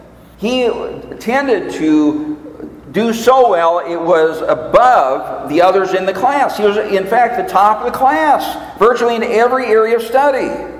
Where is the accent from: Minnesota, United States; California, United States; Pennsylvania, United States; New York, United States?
Minnesota, United States; Now, that was a song that was part of the Casey Jones Birthday Club when we were growing up in Minnesota.